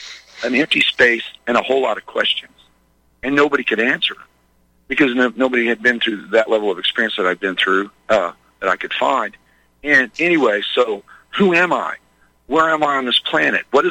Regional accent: Midwest, United States; I grew up in the Midwest, the belt buckle of the Bible Belt

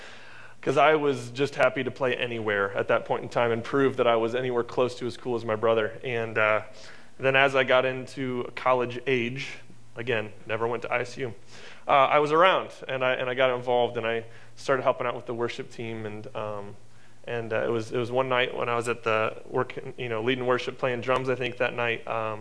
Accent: Normal, Illinois, United States; I actually grew up about seven houses south of Pete, to be honest. I'm born and raised in Normal

